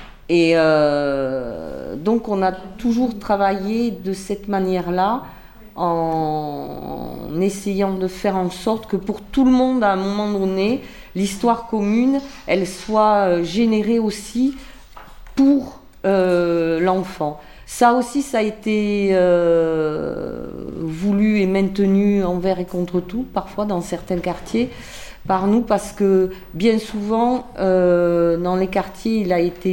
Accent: Tournefeuille, Occitanie, France; nous venons, certes de Toulouse, mais d'un petit bled autour de Toulouse qui s'appelle Tournefeuille.

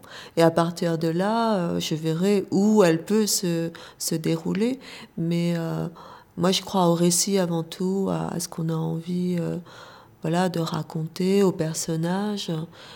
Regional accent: France; Oui, je suis française. Mais d'origine coréenne.

